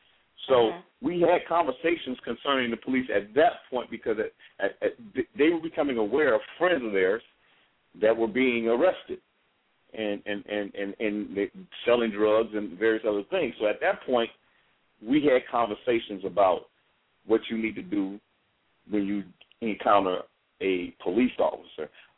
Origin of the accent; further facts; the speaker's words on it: Chicago, Illinois, United States; Well, I'm from Chicago originally